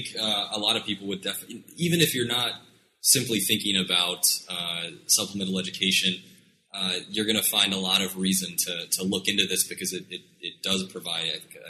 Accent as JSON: {"language": "English", "country": "United States", "said": "I'm from the United States"}